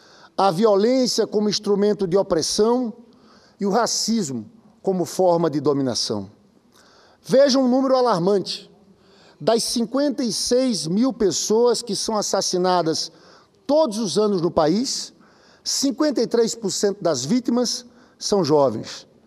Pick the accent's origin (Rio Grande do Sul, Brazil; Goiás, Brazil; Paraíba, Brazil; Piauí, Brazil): Paraíba, Brazil; born there; now in Rio de Janeiro, Brazil; O estado onde eu nasci, a Paraíba, eu sou senador pelo Rio, mas sou paraibano